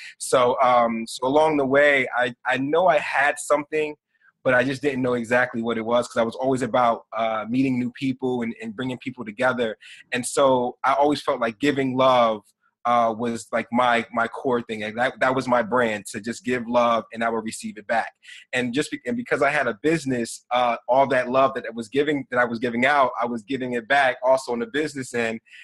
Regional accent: Newark, New Jersey, United States; From the beginning, I was coming from Newark, New Jersey, born and raised, and I'm the oldest out of four boys.

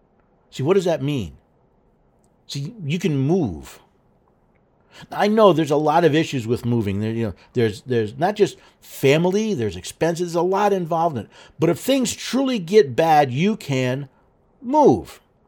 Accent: Tennessee, United States; I know it's being considered in my home state of Tennessee.

